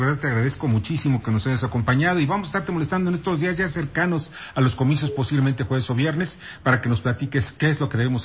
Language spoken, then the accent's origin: Spanish; Mexico; Muy pacífica es lo que estamos buscando como mexicanos.